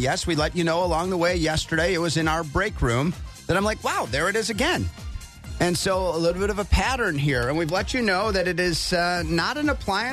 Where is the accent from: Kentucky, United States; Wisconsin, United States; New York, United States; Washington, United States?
Wisconsin, United States; hey, I'm from Wisconsin, right?